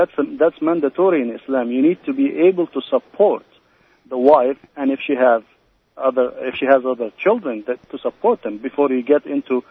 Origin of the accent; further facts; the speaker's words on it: Egypt; now in United States; I come from Egypt. I don't know if you know that.